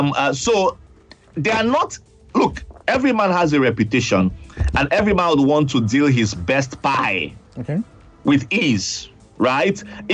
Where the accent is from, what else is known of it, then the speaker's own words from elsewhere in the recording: Nigeria; It's like saying, because I'm a Nigerian child, I shouldn't eat my abado when I want to.